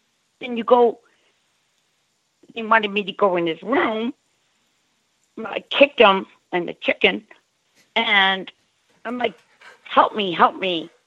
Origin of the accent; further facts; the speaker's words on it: Cold Spring Harbor, New York, United States; This is like, I grew up in Long Island, Cold Spring Harbor, like way down the road and then way into the woods.